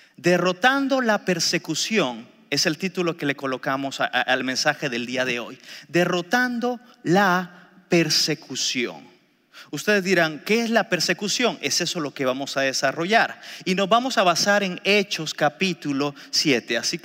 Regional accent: El Salvador; also born or lived in Durango, Mexico; Tuve la oportunidad de estudiar en Durango, México, durante 4 años. Yo soy de esos salvadoreños que amamos México

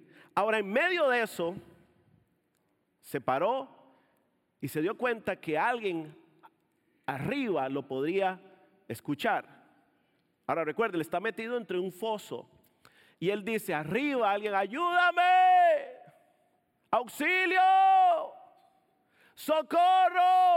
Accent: Costa Rica; moved away; Yo soy de Costa Rica y allá en Costa Rica yo tenía un automóvil

